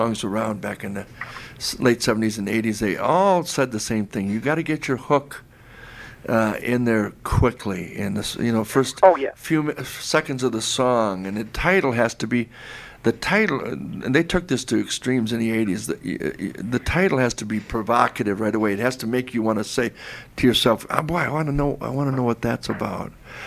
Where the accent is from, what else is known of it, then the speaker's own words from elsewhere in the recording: Rockford, Illinois, United States; and all from Rockford. We're all from Rockford. He and I went to high school together.